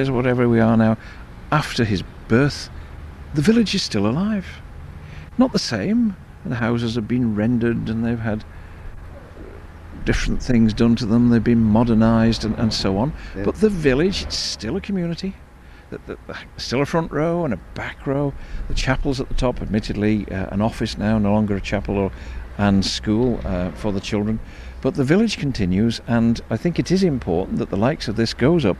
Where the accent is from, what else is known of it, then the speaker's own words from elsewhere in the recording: Isle of Man; I'm from the Isle of Man